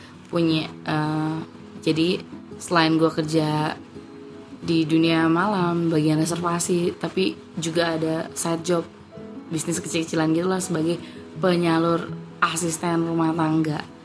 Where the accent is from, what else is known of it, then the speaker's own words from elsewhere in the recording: Jakarta, Indonesia; umur gue 25 tahun, gue asli Jakarta.